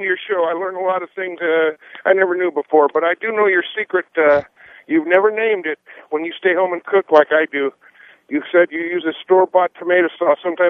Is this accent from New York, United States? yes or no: no; San Leandro, California, United States; I grew up in San Leandro fishing in San Francisco on my father-in-law's fishing boat.